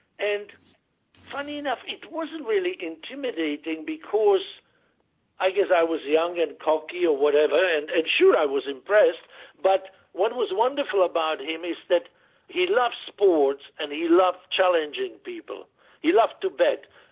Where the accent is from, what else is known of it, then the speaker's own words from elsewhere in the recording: France; he knew that I grew up in France and I spoke fluent French